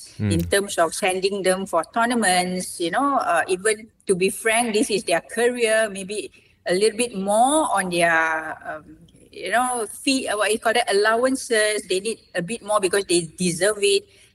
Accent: Malaysia; English is a second language; This also give, I should say, inspire other young players that we can do it as Malaysian squash player.

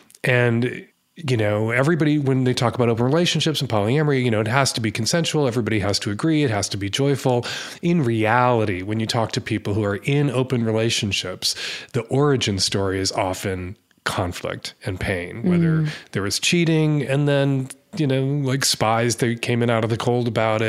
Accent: United States; as an American, it's religiosity that correlates with that kind of sexual conservatism

